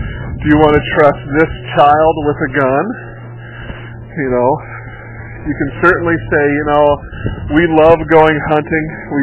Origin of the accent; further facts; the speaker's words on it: United States; yes, I am an American, and that's where I born and I grew up. I'm 45 years old.